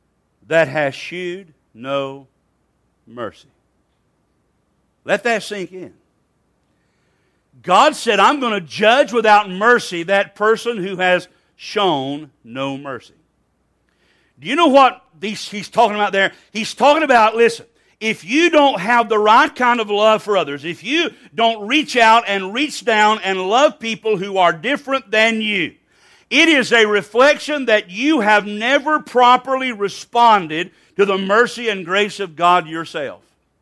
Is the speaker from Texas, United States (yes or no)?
no; Alabama, United States; I was raised in Alabama. I was taught some folk were not as good as other people.